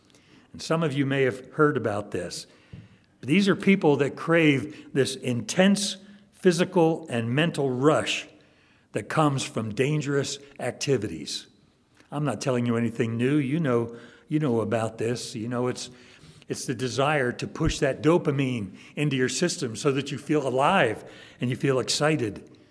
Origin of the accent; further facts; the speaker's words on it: East Coast, United States; I grew up on the East Coast, and during the hurricane seasons, we'd have big waves that would come